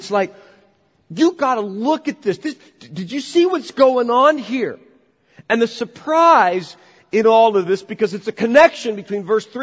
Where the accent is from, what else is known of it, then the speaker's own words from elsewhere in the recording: United States; Now, I grew up in America